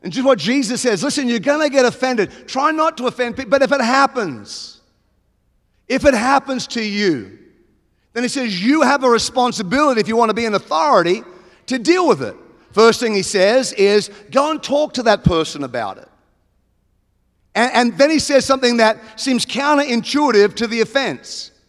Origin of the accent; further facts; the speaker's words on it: Australia; moved away as an adult; now in United States; I'm an Australian. I live in America. I've been here nearly 18 years.